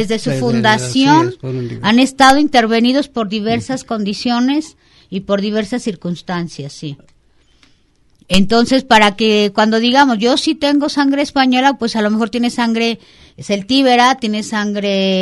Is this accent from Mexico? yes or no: yes; Mexico; es que soy mexicana.